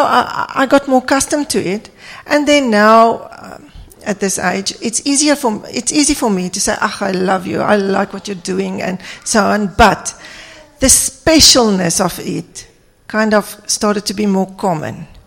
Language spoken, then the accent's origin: English; Pretoria, Gauteng, South Africa; We come from Pretoria, and we are kind of very new in the Cape